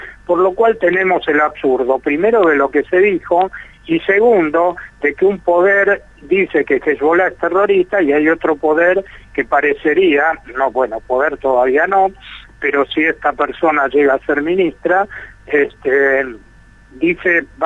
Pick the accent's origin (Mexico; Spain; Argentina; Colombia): Argentina; realmente nos indignó, creo que como muchísimos argentinos